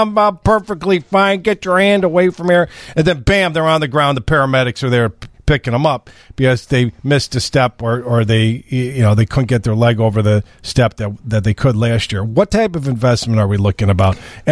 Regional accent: Chicago, Illinois, United States; You know, I don't, you know, and we're from Chicago.

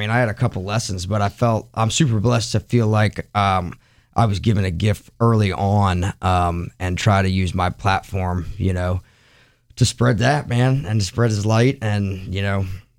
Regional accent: Pennsylvania, United States; now in Nashville, United States; No help, because we live right outside of Nashville, Tennessee. We're both from Pennsylvania originally, but have been in Nashville for a long time. So our families they're still up north.

